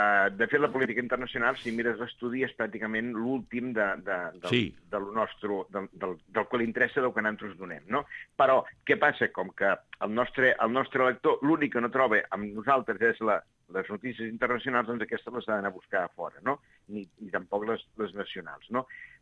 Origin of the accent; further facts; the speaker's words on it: Valls, Catalonia, Spain; Fa 4 dies, jo soc de Valls, no?